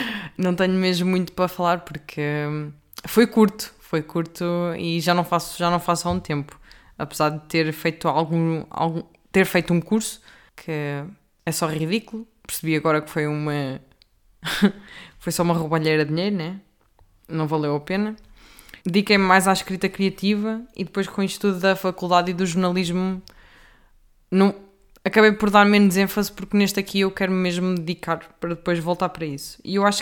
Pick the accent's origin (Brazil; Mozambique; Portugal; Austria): Portugal; Centro; alguns humoristas da minha terra. Opa, da minha terra e da zona de Leiria e Coimbra